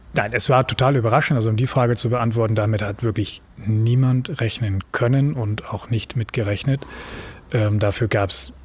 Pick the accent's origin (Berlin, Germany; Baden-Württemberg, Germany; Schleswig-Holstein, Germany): Schleswig-Holstein, Germany; Langenhorn; ganz einfach und komme hier aus Langhorn, wo wir jetzt auch gerade sitzen, in unserem Möbelhaus bei der Bischoff Home Company neuerdings. Bin mittlerweile 30 Jahre alt.